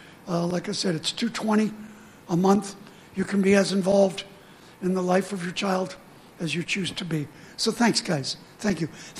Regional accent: United States; I'm not either. I'm American. I don't know.

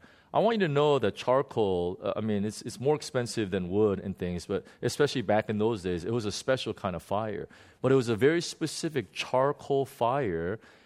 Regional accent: Jeju, South Korea; I was just reminded of a little boy, you know, growing up in Jeju Island, South Korea, running around the fields

